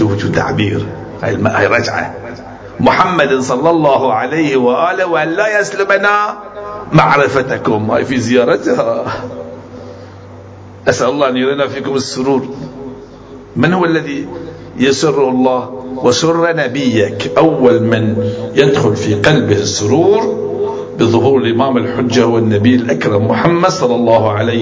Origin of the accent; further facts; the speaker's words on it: Najaf, Najaf Governorate, Iraq; وأيضا عندنا في النجف الأشرف